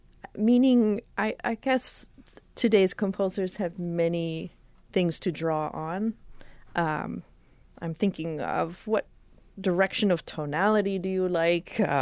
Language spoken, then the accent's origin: English; Canada; I grew up in Canada